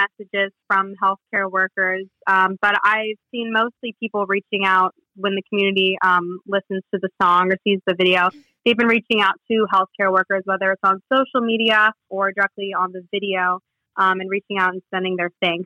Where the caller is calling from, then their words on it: Raleigh, North Carolina, United States; Raleigh, North Carolina.